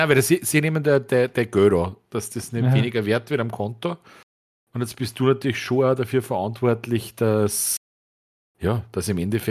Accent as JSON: {"language": "German", "country": "Austria", "tie": "born or raised there", "said": "Bundesland, Österreich. Und ich weiß, in meinem Heimatort, da ist einer gesessen in einem Café"}